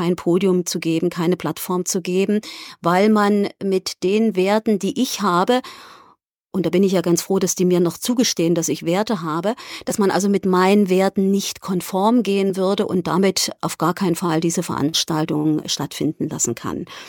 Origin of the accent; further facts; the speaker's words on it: East Germany, Germany; born there; ich bin in der DDR geboren.